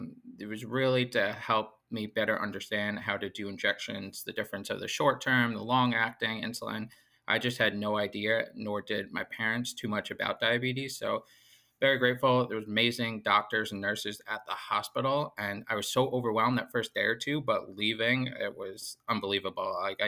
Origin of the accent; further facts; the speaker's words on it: Long Island, New York, United States; I am 34 years old. I am born and raised on Long Island.